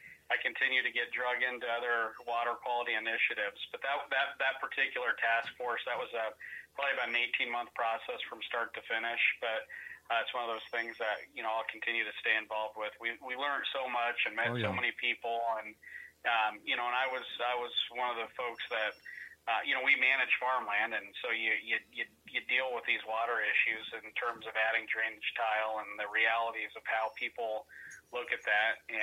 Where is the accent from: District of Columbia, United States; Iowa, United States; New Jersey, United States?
Iowa, United States; In Iowa, where my home state is